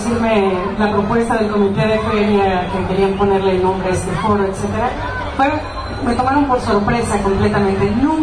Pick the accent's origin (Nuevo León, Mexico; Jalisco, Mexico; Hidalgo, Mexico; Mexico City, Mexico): Jalisco, Mexico; El Grullo; A donde quiera que voy, siempre digo, yo soy del Grullo, que está en otro país. Lo que me sale del corazón es decir, yo soy del Grullo.